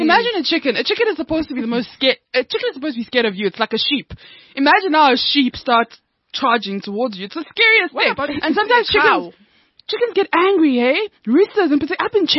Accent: Johannesburg, Gauteng, South Africa; born there; I was born in Joburg.

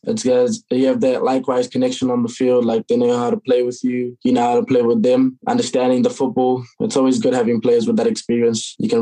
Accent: Johannesburg, Gauteng, South Africa; moved away as an adult; now in New Zealand; I actually came to New Zealand 4 years ago from South Africa. I grew up in South Africa in Johannesburg in an area called Alberton.

